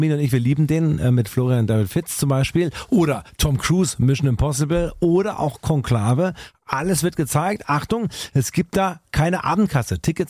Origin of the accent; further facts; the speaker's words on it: Tübingen, Baden-Württemberg, Germany; In Tübingen, in meiner Heimatstadt